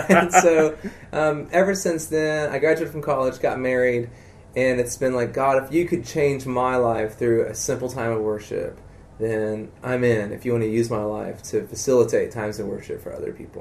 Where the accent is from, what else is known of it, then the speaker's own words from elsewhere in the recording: South Carolina, United States; South Carolina, yeah.